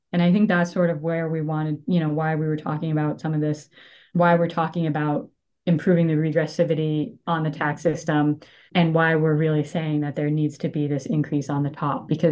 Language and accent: English; Massachusetts, United States; I grew up in Massachusetts. I think there is a sort of New England fiscal conservatism, like pride yourself on thriftiness, right?